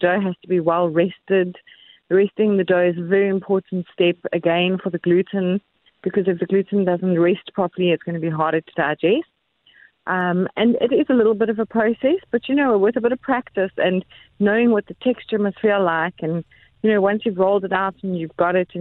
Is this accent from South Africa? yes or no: yes; South Africa; But us as a South African family